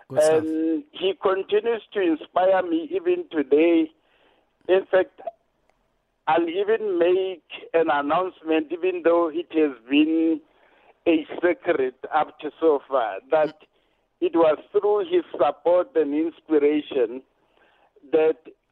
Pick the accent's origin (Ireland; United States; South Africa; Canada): South Africa; I was in Italy as a South African diplomat.